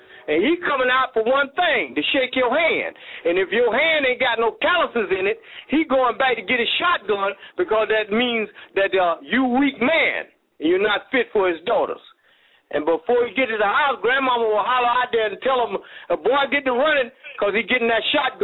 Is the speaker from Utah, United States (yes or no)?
no; Jacksonville, Florida, United States; I'm from Jacksonville, Florida.